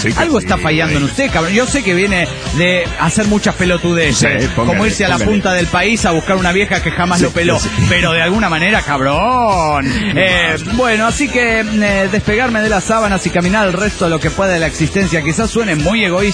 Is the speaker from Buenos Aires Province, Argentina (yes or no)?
no; Salta, Argentina; soy de Salta, Argentina.